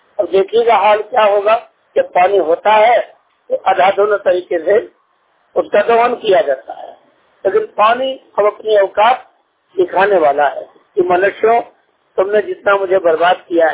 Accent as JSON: {"language": "Hindi", "town": "Jatwara", "region": "Madhya Pradesh", "country": "India", "said": "मैं जतवारा जिला सतना का रहने वाला हूँ"}